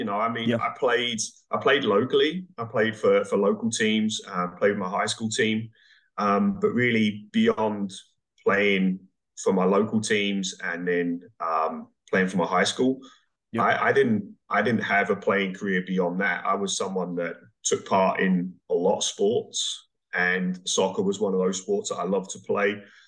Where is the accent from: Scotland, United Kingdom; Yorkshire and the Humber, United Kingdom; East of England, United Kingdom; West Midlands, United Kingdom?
East of England, United Kingdom; So I grew up in a place called Hertfordshire, which was suburbs of North London.